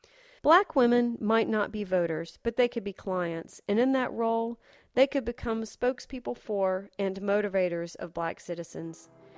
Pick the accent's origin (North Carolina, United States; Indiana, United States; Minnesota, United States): North Carolina, United States; Raleigh; Wake County, North Carolina. This is the Raleigh area, which I consider my hometown, by the way